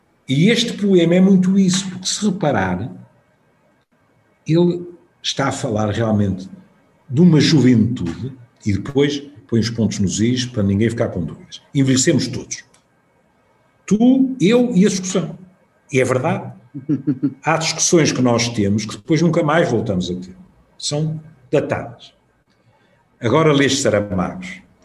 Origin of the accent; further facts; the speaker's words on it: Porto, Portugal; E eu vivo no Porto, nasci no Porto, estou aqui há 71 anos.